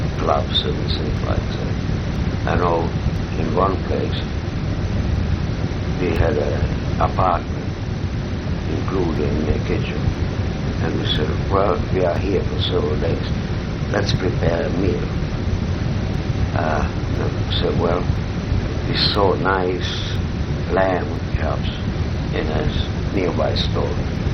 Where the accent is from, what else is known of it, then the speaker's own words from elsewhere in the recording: United States; Obviously, everybody recognized me as an American foreigner, an American.